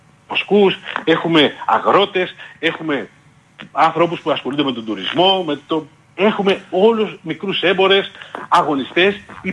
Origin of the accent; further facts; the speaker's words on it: Lixouri, Ionian Islands, Greece; σαν οικογένεια έχουμε επενδύσει όλα μας τα πράγματα εδώ στο Λιξούρι. Δεν φύγαμε από τα χωρικά μας.